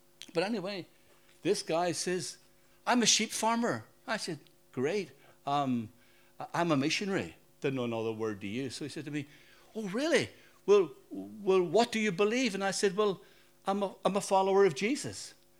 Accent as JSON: {"language": "English", "region": "Northern Ireland", "country": "United Kingdom", "said": "And he says, excuse me … You know, where are you from? And I said, Northern Ireland."}